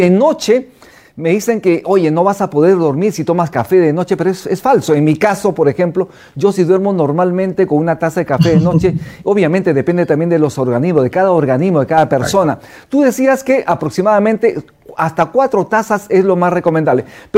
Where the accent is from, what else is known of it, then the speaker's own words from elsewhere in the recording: Quillabamba, Cusco, Peru; en Quillabamba, en la convención, mi tierra, dicho sea de paso